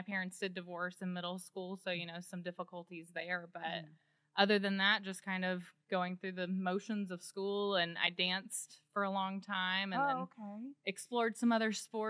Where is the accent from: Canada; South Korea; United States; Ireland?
United States; Charlotte, North Carolina; So I grew up in Charlotte, so there's that aspect, kind of a Charlottean.